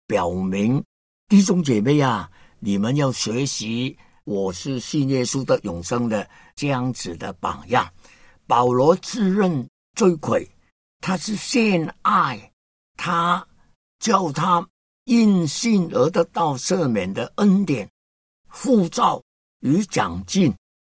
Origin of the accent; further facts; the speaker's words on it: China; 感觉到我是一个中国人，应当爱我的同胞